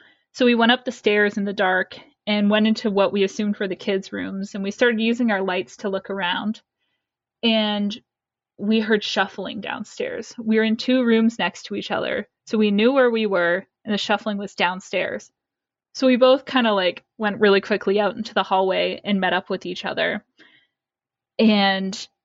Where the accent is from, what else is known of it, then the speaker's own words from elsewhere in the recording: Ontario, Canada; I'm from Southwestern Ontario, Canada. And where I'm from, there's a lot of abandoned houses out in the country.